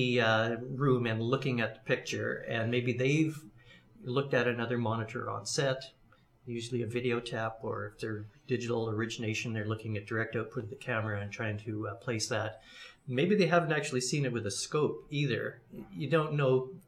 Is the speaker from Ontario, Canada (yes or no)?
no; Saskatchewan, Canada; Well, I grew up in southeastern Saskatchewan, Canada.